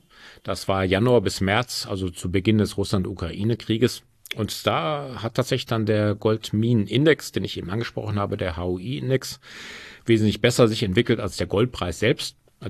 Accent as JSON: {"language": "German", "region": "Rhineland", "country": "Germany", "said": "als Rheinländer tendenziell ist man halt eine Frohnatur."}